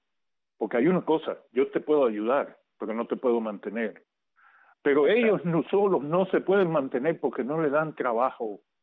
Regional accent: Cuba; moved away; Yo salí de Cuba sin tener conocimiento de lo que era la política.

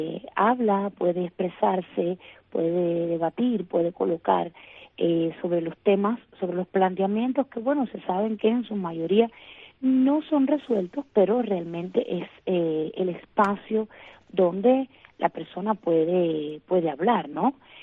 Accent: Cuba; somos efectivamente los cubanos y las cubanas de a pie, ¿no?

